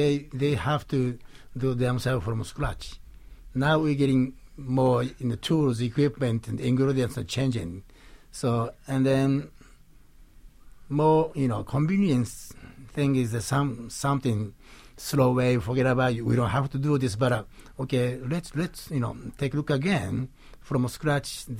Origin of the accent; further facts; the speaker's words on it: Hiroshima, Japan; English is a second language; So my hometown, Hiroshima, has the professional team called Hiroshima Cubs, which they won this year.